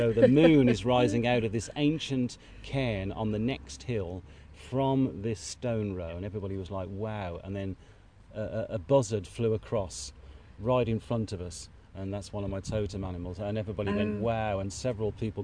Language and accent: English; Birmingham, West Midlands, United Kingdom; I'm a Brummie, I'm a city lad